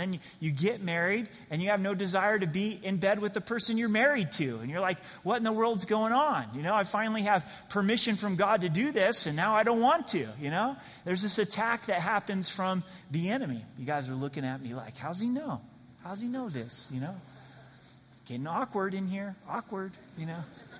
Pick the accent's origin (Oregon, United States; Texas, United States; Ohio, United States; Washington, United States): Oregon, United States; now in Colorado, United States; maybe because I grew up in Oregon and green grass is kind of rare in Colorado, right?